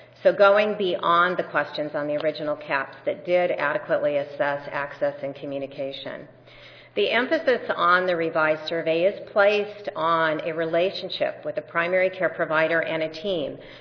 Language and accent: English; California, United States; I'm from Southern California where the Angels did not make it to the playoffs